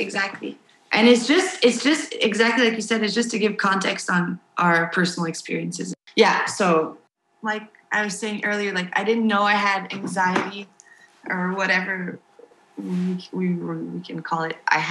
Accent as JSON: {"language": "English", "town": "Montreal", "region": "Quebec", "country": "Canada", "tie": "born or raised there", "also_born_or_lived": "United States", "said": "I'm Peruvian and Hungarian. And so, but I grew up in Montreal in Canada and then went to school in the States."}